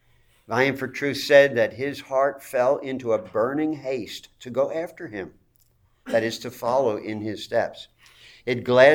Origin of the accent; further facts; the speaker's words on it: Collingswood, New Jersey, United States; among whom was my pastor of the church that I grew up in Collingswood, New Jersey